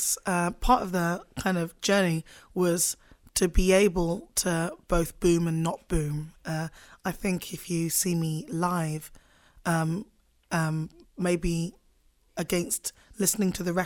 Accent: England, United Kingdom; Like growing up in England, like we're an even smaller minority than being a regular minority here.

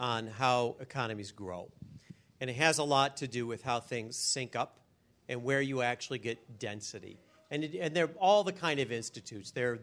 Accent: Michigan, United States; I'm actually from Western Michigan.

